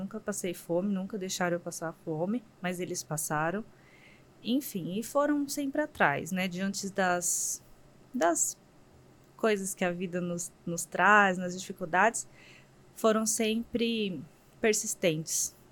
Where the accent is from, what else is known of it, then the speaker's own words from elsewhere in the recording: Umuarama, Paraná, Brazil; Na verdade, eu sou paranaense. Eu sou de Umuarama